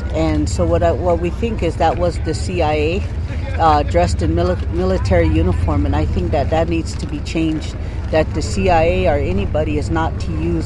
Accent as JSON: {"language": "English", "town": "Wounded Knee", "region": "South Dakota", "country": "United States", "lives_now": "Reno, United States", "said": "Originally, I'm from Wounded Knee, but I live in Reno, Nevada."}